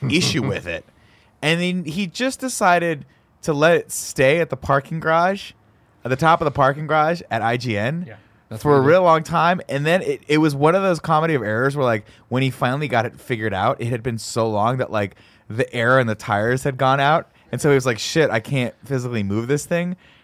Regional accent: California, United States; Growing up in SoCal, people used to take F-150s, obviously, and either jack them way up or just drop them.

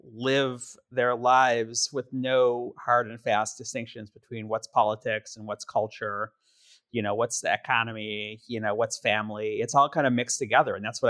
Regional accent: Milwaukee, Wisconsin, United States; And I grew up in Milwaukee, so, you know, Evel Knievel, we had Fonzie Day in the same kindergarten class.

